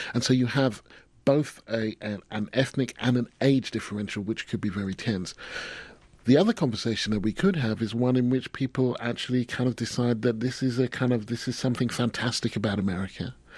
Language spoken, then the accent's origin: English; England, United Kingdom; born there; My parents came to Britain from Barbados. I was born in England.